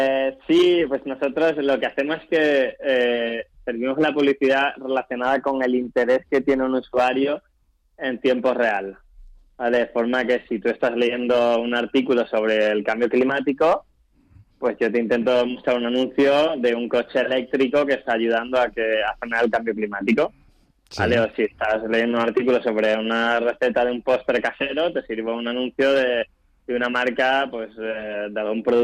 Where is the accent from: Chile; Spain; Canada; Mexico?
Spain; Málaga, Andalusia; now in Madrid, Spain; pues yo soy de Málaga, me vine a Madrid cuando empecé a trabajar